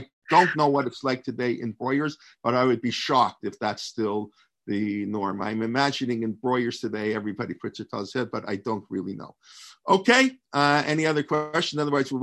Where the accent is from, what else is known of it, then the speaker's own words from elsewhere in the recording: Canada; also born or lived in United States; Of course, being a Canadian, it's supposed to be Z. But I guess I spent too many years in the States.